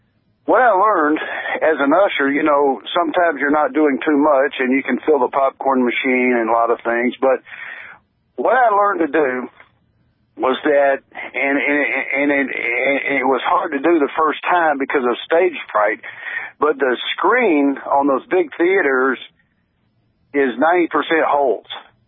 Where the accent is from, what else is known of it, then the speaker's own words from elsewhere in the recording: Birmingham, Alabama, United States; I grew up in Birmingham, Alabama